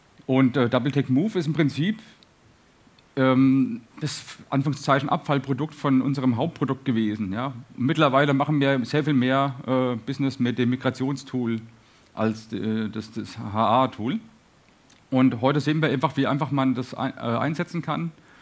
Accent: Darmstadt, Hesse, Germany; willkommen auch von mir in meiner Heimatstadt Darmstadt.

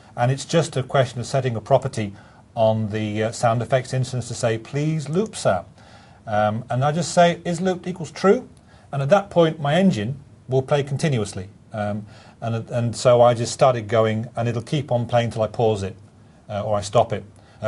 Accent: England, United Kingdom; It's a bit like being an English footballer. We invent the game, okay? We then send it to the world, and they come back and they beat us at it.

